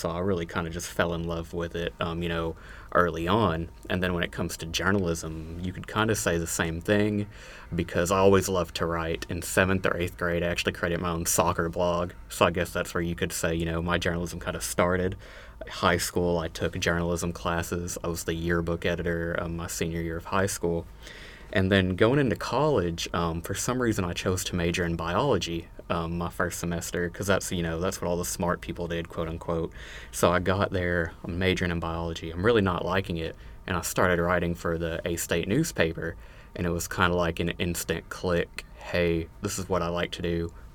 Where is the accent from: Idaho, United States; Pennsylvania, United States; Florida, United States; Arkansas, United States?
Arkansas, United States; North Little Rock; Yeah, well, I'm from North Little Rock. Well, technically Sherwood, but I went to North Little Rock High School, so that's where I claim I'm from.